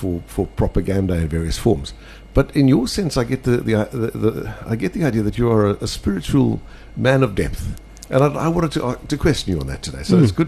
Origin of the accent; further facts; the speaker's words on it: Benoni, Gauteng, South Africa; because I grew up in Benoni as well